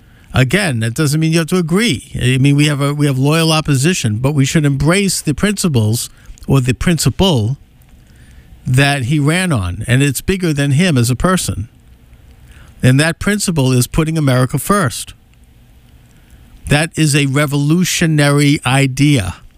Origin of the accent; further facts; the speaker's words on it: United States; And so I, as an American, honor that and have no problem saying that I do so when I say Merry Christmas.